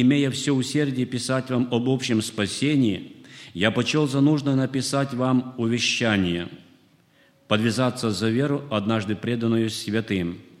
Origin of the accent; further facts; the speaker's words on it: Chișinău, Moldova; Я сам из Кишинева, из Молдавии.